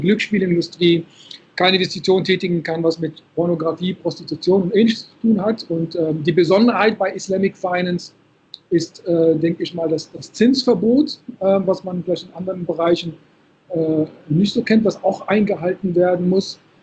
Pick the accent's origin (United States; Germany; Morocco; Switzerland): Morocco; wie jetzt Marokko, wo ich herkomme